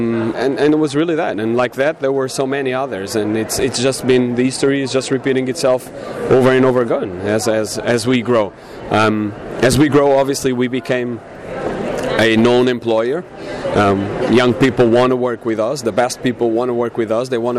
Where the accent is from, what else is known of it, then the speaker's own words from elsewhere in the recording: Portugal; now in Philippines; I'm from Portugal originally.